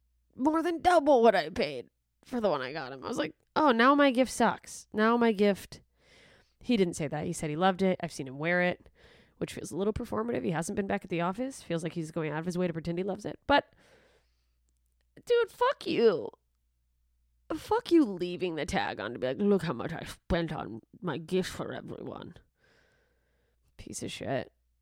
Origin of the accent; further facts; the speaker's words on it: Gulf Coast, United States; moved away; also born or lived in Alaska; I grew up on the Gulf Coast until I moved to Alaska. I was an hour away from New Orleans.